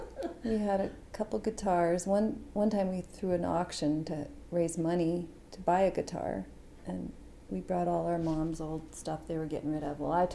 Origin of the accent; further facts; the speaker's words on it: Helena, Montana, United States; we were a pretty lively bunch growing up in Helena.